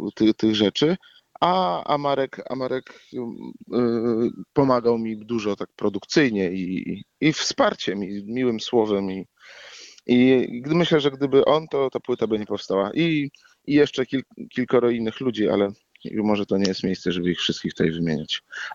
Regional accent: Ostrołęka, Masovian Voivodeship, Poland; also born or lived in Dębica; ja się urodziłem w Dębicy, czyli jestem właściwie bliski dość Krakowa, ta Dębica, która jest między Tarnowem a Rzeszowem, a od dziecka mieszkałem w Ostrołęce

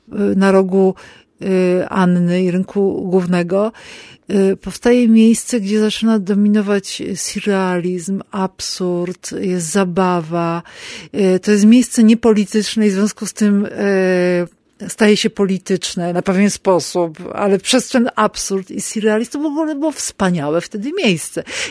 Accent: Kraków, Lesser Poland, Poland; że jestem z Krakowa, ja tu się urodziłam, ja to miasto...

